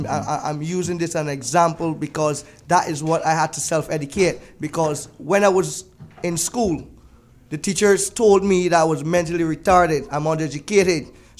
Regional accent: Six Men's, Saint Peter, Barbados; also born or lived in Eagle Hall, St. Michael; I grew up in Six Men's in St. Peter. I ran around all over Checker Hall, Jonesy Hill, Crab Hill, Mile and Quarter. These are the places. And then I moved to Eagle Hall, St. Michael.

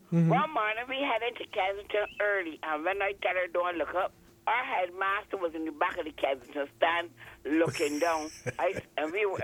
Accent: Barbados; I said, I'm from Barbados.

